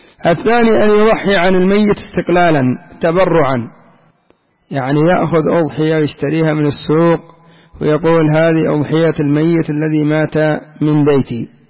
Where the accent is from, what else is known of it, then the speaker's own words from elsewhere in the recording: Yemen; لكن تعود الناس على أي ذبيحة لا سيما عندنا في اليمن